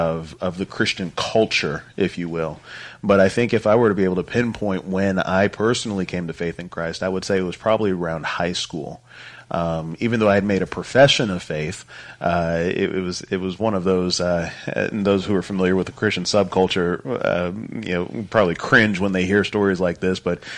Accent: Maryland, United States; I went to college in Maryland. I was raised in Maryland.

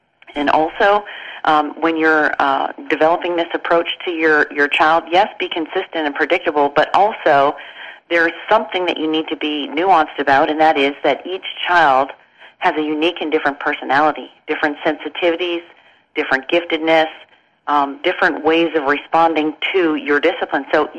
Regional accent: Toronto, Ontario, Canada; I'm actually from the East Coast area, Toronto.

